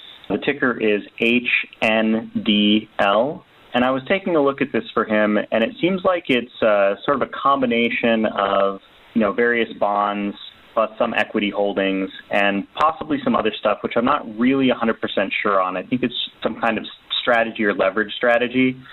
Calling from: Seattle, Washington, United States; I'm calling from the Seattle area.

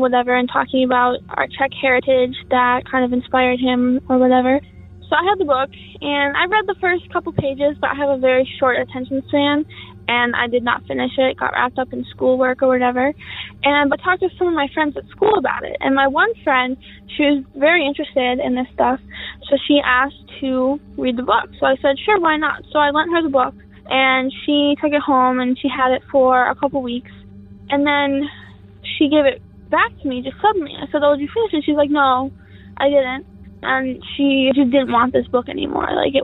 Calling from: Minnesota, United States; I'm calling from Minnesota.

